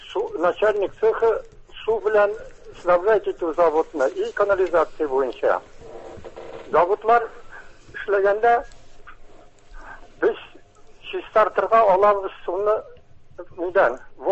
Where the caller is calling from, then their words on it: Kazan, Tatarstan, Russia; Мин Казаннан